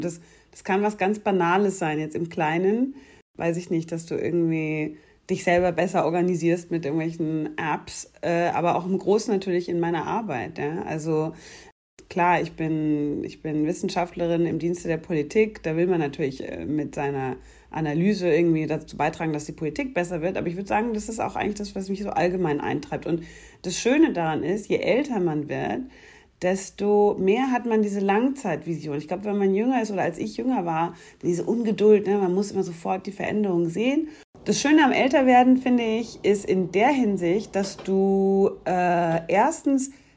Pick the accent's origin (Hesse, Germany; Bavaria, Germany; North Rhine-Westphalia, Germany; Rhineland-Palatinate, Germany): Bavaria, Germany; Munich; born there; Ich bin eine gebürtige Münchnerin, aber keine bayerische Monarchistin.